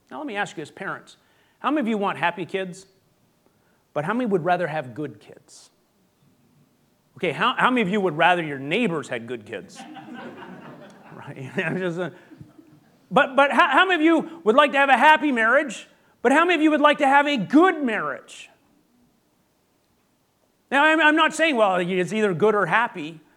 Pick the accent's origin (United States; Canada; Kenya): Canada; I'm Canadian, so if I mess it up, that's just my background.